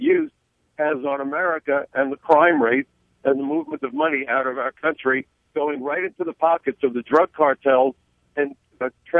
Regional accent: New York, United States; 15 of them since 9/11 as a New Yorker. My neighbors were killed. The ashes landed on us.

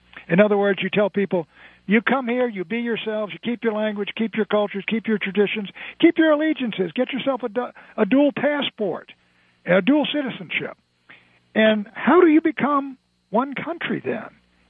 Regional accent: United States; I mean, I'm an Irishman, I'm Scotch-Irish, I'm German, but I'm not at home in Germany. I'm an American.

